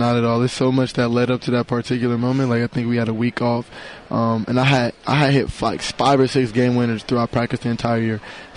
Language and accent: English; Midwest, United States; But, I'm from the Midwest, and I always feel like I was able to be a kid who I feel like Cali was home.